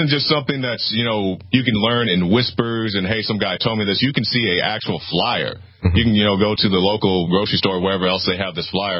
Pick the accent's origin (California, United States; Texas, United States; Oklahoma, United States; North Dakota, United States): Oklahoma, United States; I'm from Oklahoma.